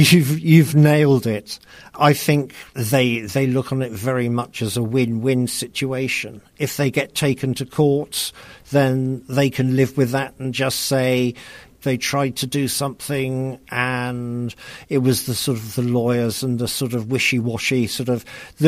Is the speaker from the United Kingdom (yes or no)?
yes; London, United Kingdom; I'm from South London, so I don't really know.